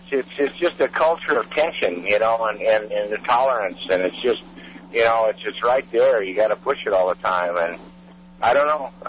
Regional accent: Wyoming, United States; I grew up in Wyoming.

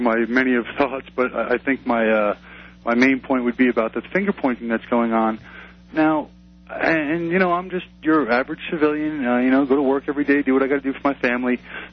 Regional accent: East Coast, United States; I grew up on the East Coast, and I know that mentality.

